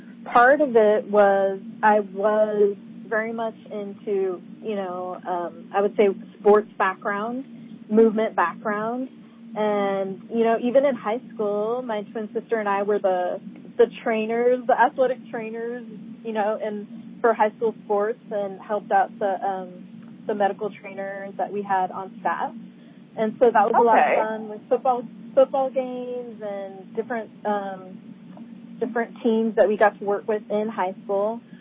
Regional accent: California, United States; Yeah, so I grew up in the Bay Area. And ended up going to Chico State University for my undergrad, and then back to the Bay Area.

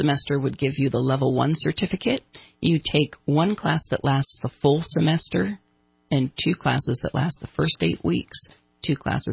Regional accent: Redding, California, United States; When I was growing up in Reading, it was if you wanted your bachelor's degree, you had to move away.

